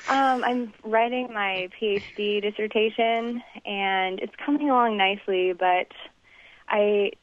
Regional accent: Oregon, United States; I'm actually originally from Oregon, and so maybe, just like Mark, so maybe there's a bunch of procrastinators in Oregon.

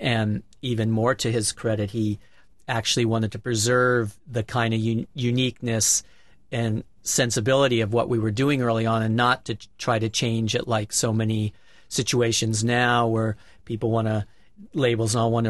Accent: Los Angeles, California, United States; just because we are from Los Angeles, we did like … stuff too.

